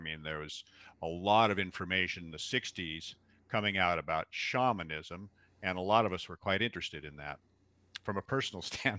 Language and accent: English; Seattle, Washington, United States; Well, I grew up in Seattle in the Pacific Northwest